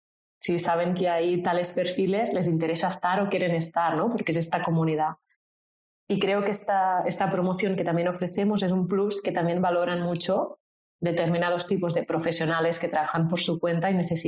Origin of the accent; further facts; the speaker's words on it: Valls, Catalonia, Spain; van mujeres de Valls, que es mi pueblo